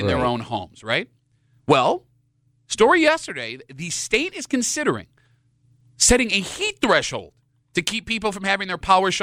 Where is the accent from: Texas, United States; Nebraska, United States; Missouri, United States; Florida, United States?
Florida, United States; I'm from Florida, and you always had AC growing up